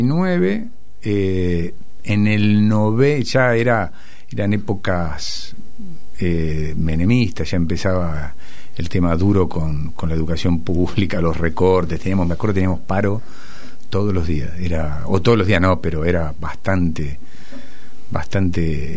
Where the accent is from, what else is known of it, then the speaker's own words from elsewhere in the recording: Castelar, Buenos Aires Province, Argentina; born there; yo nací en Castelar, ahí en los suburbios de lo que es el Partido de Morón, cerca de la Facultad Regional AEDO. Estudié en escuela pública, la escuela número 6.